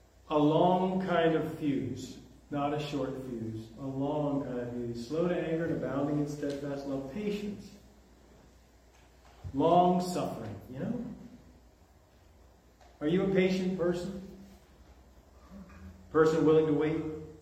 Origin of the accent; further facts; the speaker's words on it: Pennsylvania, United States; now in ?; Can't you see I'm from Pennsylvania? I'm not normal. I'm not a local here.